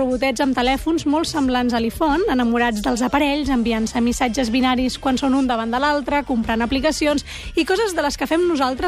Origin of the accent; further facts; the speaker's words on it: Catalonia, Spain; Som catalans